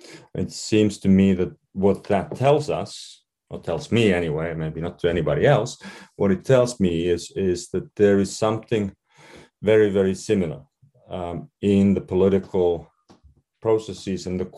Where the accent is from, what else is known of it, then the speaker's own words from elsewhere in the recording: Finland; English is a second language; My own country, I'm from Finland